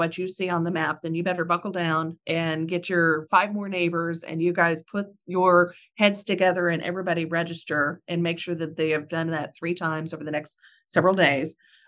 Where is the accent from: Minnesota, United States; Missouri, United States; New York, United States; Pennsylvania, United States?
Missouri, United States; Houston; I'm going to use my hometown community as an example. So Houston, down in Texas County